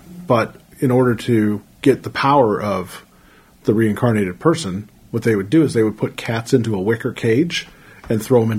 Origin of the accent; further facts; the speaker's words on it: Ireland; I mean, I'm Irish. What can I tell you?